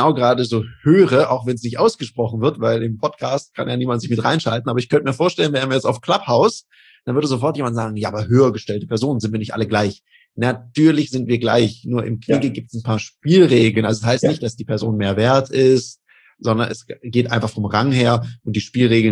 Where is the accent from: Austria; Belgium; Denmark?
Denmark; now in Switzerland; Ich bin ja auch in Dänemark aufgewachsen, da ist man ja auch immer